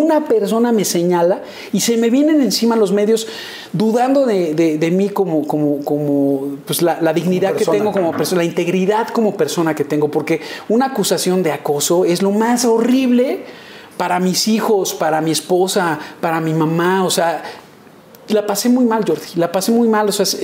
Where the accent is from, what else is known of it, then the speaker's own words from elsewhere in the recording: Yucatán, Mexico; De la península, cerca de Mérida, Yucatán. Ajá. Y de donde soy yo.